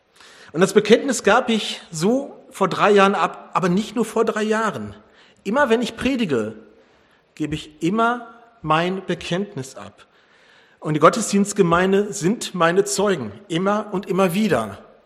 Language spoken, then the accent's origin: German; Wuppertal, North Rhine-Westphalia, Germany; in meiner Heimatgemeinde in Sonnborn ordiniert worden bin, als ich die Rechte bekam, in der evangelischen Kirche Gottesdienste zu feiern